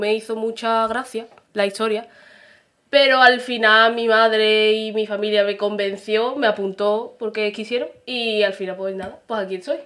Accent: Jerez de la Frontera, Andalusia, Spain; tengo 22 años y soy de Jerez

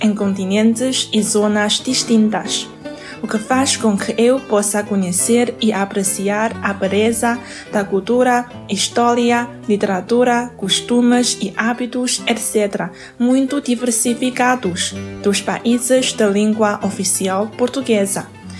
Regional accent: China; Portuguese is a second language; sou chinesa e estudo português com a professora Ketchner, uma professora ótima na Universidade de Estudos Estrangeiros de Pequim.

